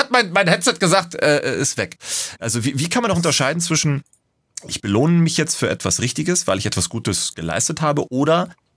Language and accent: German; Lower Saxony, Germany; Ich bin Niedersachse, so.